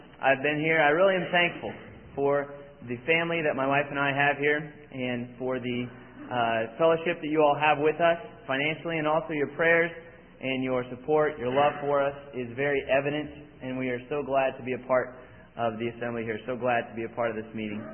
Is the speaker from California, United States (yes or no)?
no; Manhattan, Kansas, United States; I grew up in Manhattan, Kansas. I was homeschooled, I guess